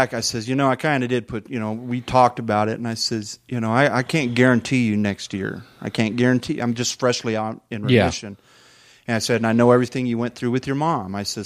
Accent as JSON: {"language": "English", "town": "Howell", "region": "Michigan", "country": "United States", "tie": "born or raised there", "said": "I was born in Howell, Michigan."}